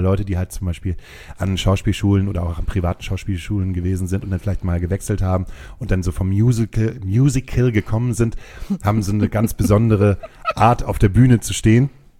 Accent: Hamburg area, Germany; Nee, ich bin Speckgürtel-Hamburger.

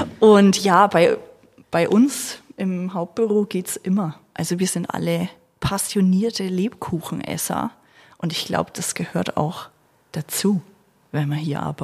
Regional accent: Bavaria, Germany; Also ich komme hier aus der Region, zwar eher ein Stückchen noch weiter Richtung Hof, aber wohne schon immer hier im Fichtelgebirge, habe auch in Bayreuth studiert.

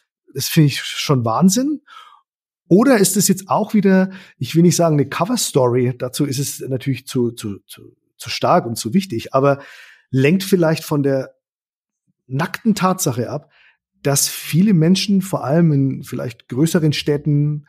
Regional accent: Bavaria, Germany; also ich bin ja nicht gebürtiger Nürnberger, aber ich komme aus der Region

